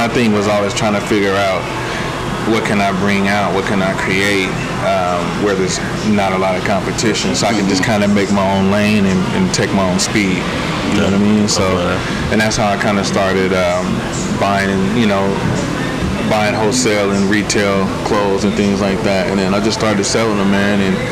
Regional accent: Portland, Oregon, United States; also born or lived in Los Angeles, California; I'm from Northeast Portland. Born in California, born in Los Angeles, raised in Northeast. Been here for, most of my life.

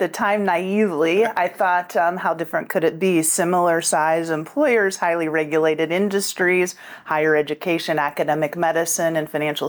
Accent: Ohio, United States; moved away as an adult; Well, I am from Eastern Ohio, a very small town, coal and steel, you know, industry. I spent, the first 17 years of my life living the dream there with my family

